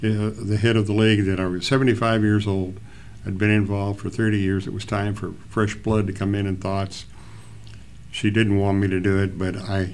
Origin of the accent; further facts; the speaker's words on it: Kansas City, Kansas, United States; I was born at Providence Hospital in Kansas City, Kansas. I grew up in what is known as Strawberry Hill at 6th and Orville.